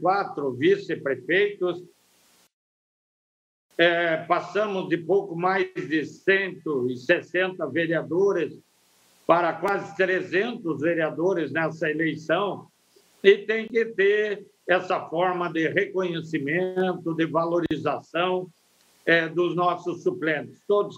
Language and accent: Portuguese; Canoas, Rio Grande do Sul, Brazil; nós teremos um novo canoense, minha terra natal, na Assembleia Legislativa.